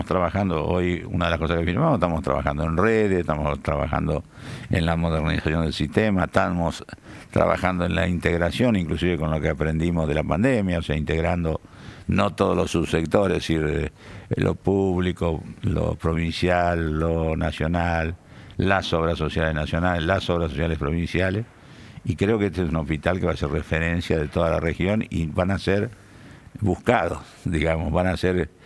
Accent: Argentina; estoy emocionado realmente de como argentino

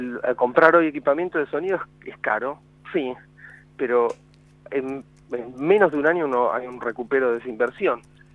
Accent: Cipolletti, Río Negro, Argentina; Yo crecí en Chipoleti, en el Alto Valle, iba a la escuela 53, y después mi segunda casa quizás era la Biblioteca Popular Bernardino Rivadavia.

